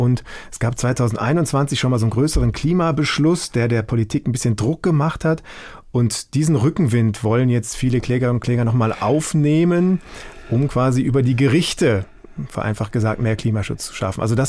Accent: Aachen, North Rhine-Westphalia, Germany; Bin ich geboren und bin aber in Aachen vor allem aufgewachsen.

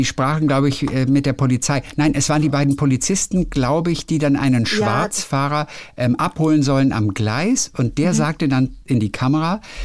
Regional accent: Vienna, Austria; Bei uns in Wien, da sagen wir eine Erschleichung von Leistung.

